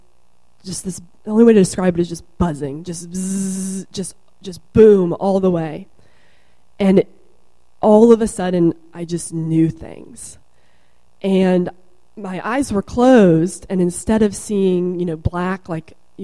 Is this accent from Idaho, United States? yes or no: yes; Idaho, United States; I'm originally from Idaho.